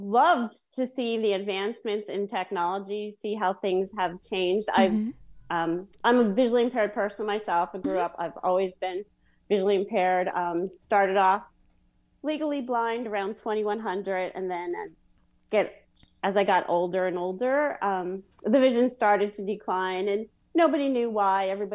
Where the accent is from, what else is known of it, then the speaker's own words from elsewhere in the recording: Allentown, Pennsylvania, United States; born there; I was born in Allentown, Pennsylvania.